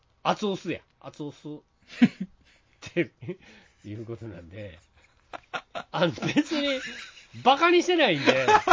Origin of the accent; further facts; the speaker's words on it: Hokuriku, Japan; だからもう僕ら北陸から来た人間にも偏見を持たずに、クソ、